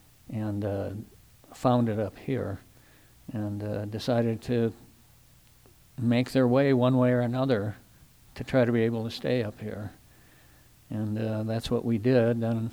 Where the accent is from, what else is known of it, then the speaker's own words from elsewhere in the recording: Ohio, United States; moved away as an adult; now in Mendocino, United States; I came here in 1970 to work at Mendocino State Hospital. Came here to do my psychology internship. I came from Ohio.